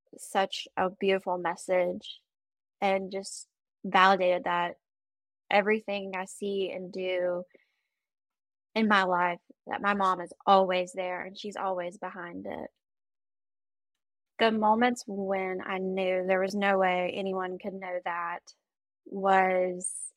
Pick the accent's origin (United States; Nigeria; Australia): United States; Travelers Rest, South Carolina; I'm from Traveler's Rest, South Carolina.